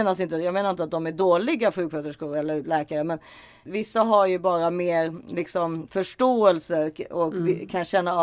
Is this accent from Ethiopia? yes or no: no; Sweden; fast man är ju svensk, eller jag är svensk där, och det vet jag att du är också.